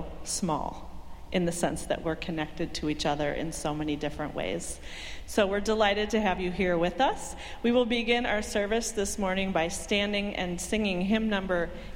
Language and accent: English; Circle Pines, Minnesota, United States; My youth pastor growing up in Circle Pines, Minnesota, went on to get his PhD in New Testament